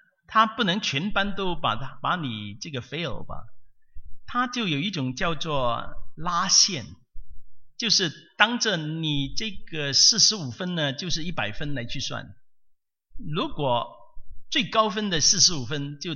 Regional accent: Hong Kong; 但是我从香港来的，我是香港长大，我们在香港呢，从小就是那个英国制度的那种的教育。

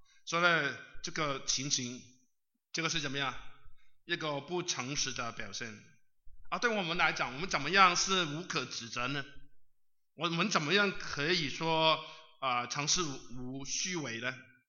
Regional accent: China; 我不是批评啊，我是一个中国人，这样讲也可以吧啊

